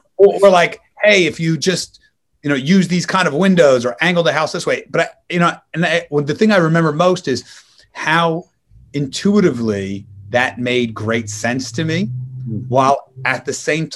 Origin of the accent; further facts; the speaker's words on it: Philadelphia, Pennsylvania, United States; But I grew up in Philadelphia and had the good fortune of my first kind of real job was working for a family